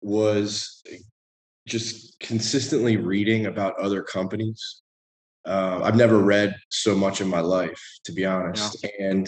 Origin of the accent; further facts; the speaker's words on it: Philadelphia, Pennsylvania, United States; now in Tampa, United States; I'm originally from Philadelphia. The Eagles just came down here to Tampa, where we're located, and laid a huge egg a couple weeks ago. So not great times in Philly, but Philly born and raised.